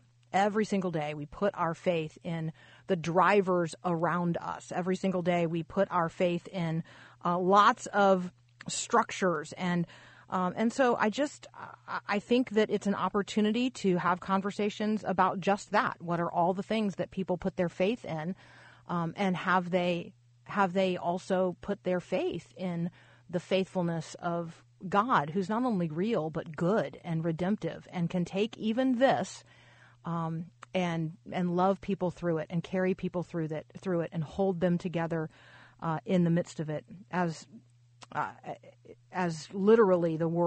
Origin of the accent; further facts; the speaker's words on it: Tampa, Florida, United States; I remember when I was fairly young, I grew up in Tampa, Florida